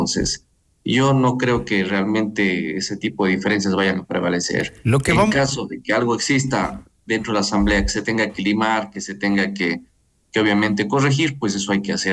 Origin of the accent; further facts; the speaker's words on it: Ecuador; lo hablo como un ecuatoriano más